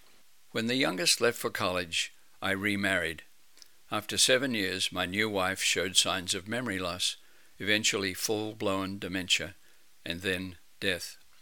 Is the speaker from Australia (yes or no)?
yes; Sydney, New South Wales, Australia; I grew up in Sydney, Australia.